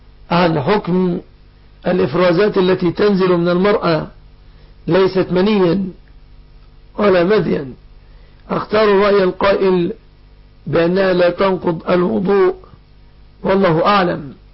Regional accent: Egypt; بلادنا مصر

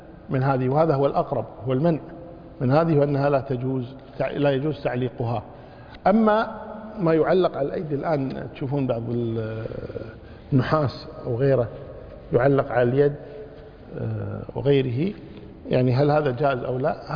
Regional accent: Kuwait; كان عندنا في الكويت قديما

